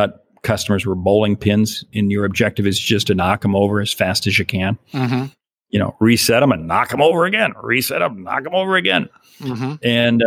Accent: Washington, United States; Well, I was from a small town south of Seattle

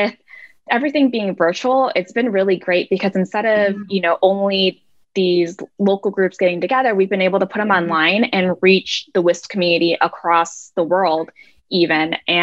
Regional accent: Midwest, United States; I'm from the Midwest where, you know, at the time I went to law school, there wasn't a lot of privacy in the field.

